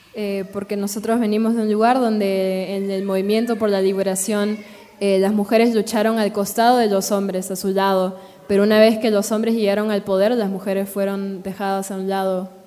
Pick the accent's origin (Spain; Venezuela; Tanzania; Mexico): Tanzania; es donde nació la humanidad, específicamente en mi país, en Tanzania.